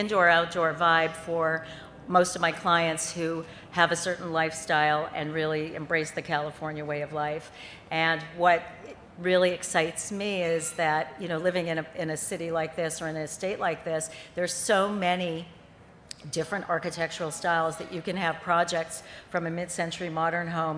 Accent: Winnipeg, Manitoba, Canada; now in Los Angeles, United States; I'm originally from Canada, and I'm still proud to be a Canadian.

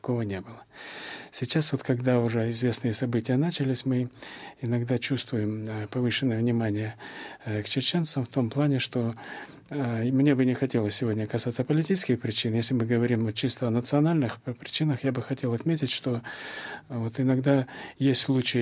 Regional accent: Chechnya, Russia; я говорил, что я чеченец

